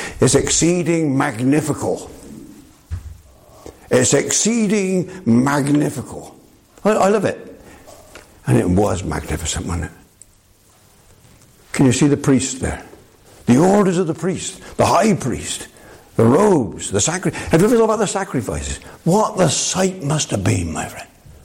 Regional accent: Bristol, South West England, United Kingdom; my forefathers, I come from Bristol in the west of England. My forefathers, way back of course, members of the Broadmead Baptist Church.

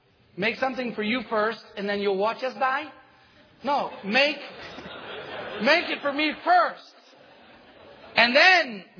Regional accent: Italy; You've got to remember, I'm from Italy. When we get in trouble, we know what to do.

